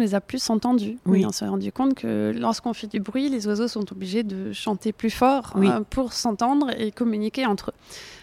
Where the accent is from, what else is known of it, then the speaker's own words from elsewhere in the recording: Bourgogne-Franche-Comté, France; de quand j'étais petite en Bourgogne ou en Savoie quand j'allais en vacances